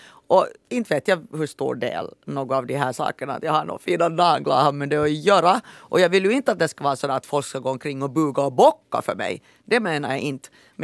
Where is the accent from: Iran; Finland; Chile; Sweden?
Finland; jag är kvinna, jag är vit, jag är finlandssvensk